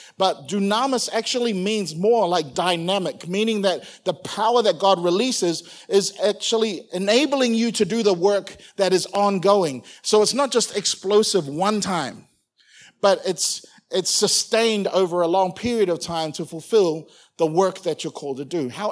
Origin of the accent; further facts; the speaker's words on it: Auckland, New Zealand; I grew up in Auckland. If anything was to happen in Auckland, you immediately think about your family, your friends back home.